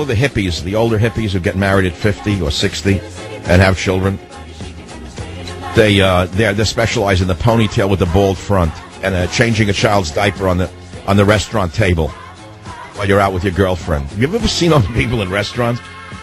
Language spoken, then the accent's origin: English; Bronx, New York, United States; Maybe he knows that I grew up poor in the Bronx and I don't play golf.